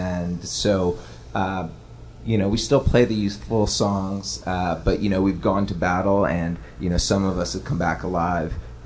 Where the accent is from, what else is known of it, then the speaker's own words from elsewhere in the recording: Canada; because we're Canadian